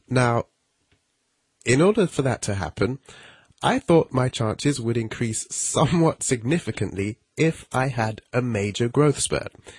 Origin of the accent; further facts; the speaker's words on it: United Kingdom; Or if you're American, a cell phone. But I'm British, so I'm saying mobile.